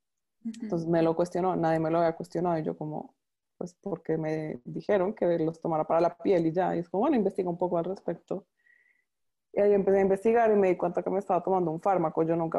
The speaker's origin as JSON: {"language": "Spanish", "country": "Colombia", "lives_now": "Panama", "said": "Soy colombiana, pero vivo en Panamá hace ya 6 años"}